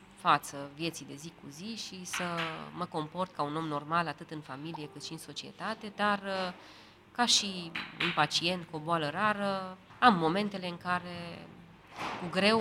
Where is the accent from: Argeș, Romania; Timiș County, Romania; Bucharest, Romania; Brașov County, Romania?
Timiș County, Romania; Timișoara; sunt din Timișoara. Am 41 de ani aproape împliniți